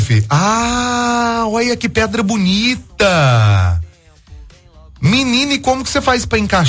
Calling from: Itajubá, Minas Gerais, Brazil; sou de Itajubá.

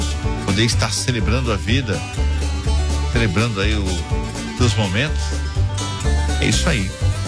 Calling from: Lages, Santa Catarina, Brazil; sou de Lages, Santa Catarina.

